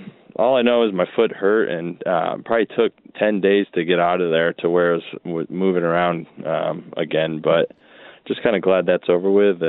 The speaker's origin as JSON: {"language": "English", "town": "Syracuse", "region": "New York", "country": "United States", "tie": "born or raised there", "said": "I grew up in Syracuse, New York, so basketball was big when I was younger."}